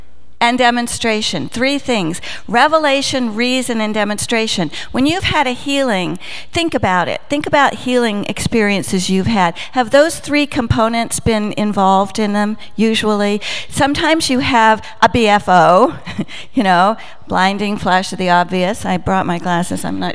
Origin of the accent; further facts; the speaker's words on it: Texas, United States; I'm from Texas, so I get to say y'all.